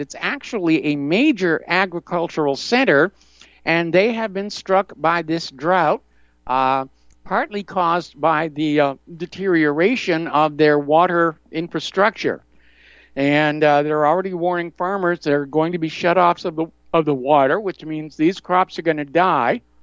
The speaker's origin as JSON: {"language": "English", "region": "New Hampshire", "country": "United States", "tie": "born or raised there", "also_born_or_lived": "Hawaii", "lives_now": "Indiana, United States", "said": "But I grew up with canning in New Hampshire. And now here in Indiana, we go to the store"}